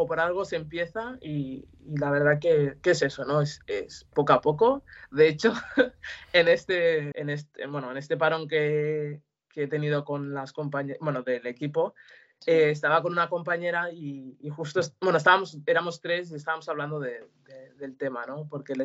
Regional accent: Senegal; yo soy de Senegal, orígenes senegaleses

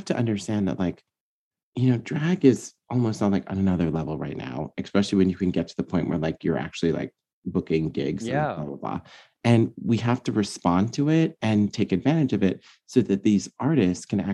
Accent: Zimbabwe; So I grew up on techno because I grew up in Zimbabwe, and so I grew up on, like, European

